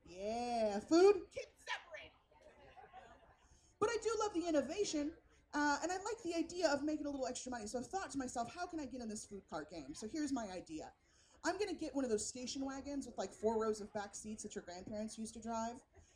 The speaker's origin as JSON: {"language": "English", "town": "San Francisco", "region": "California", "country": "United States", "said": "You know, like out here, I am from San Francisco and we have an incredibly precious food culture."}